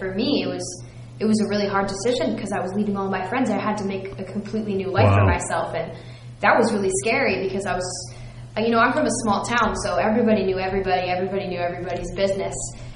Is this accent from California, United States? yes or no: no; New Jersey, United States; I'm from Union County, and it's for me.